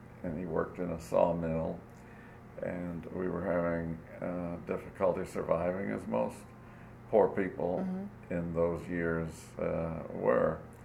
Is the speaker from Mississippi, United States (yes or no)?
yes; Star, Mississippi, United States; born there; I was born in Mississippi, 1928, the year before the Great Depression. A small town called Star. The population was, at the time I was born, something like 264.